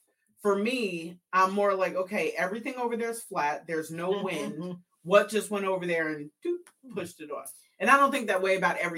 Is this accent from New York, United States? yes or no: yes; New York City, New York, United States; I'm from New York City.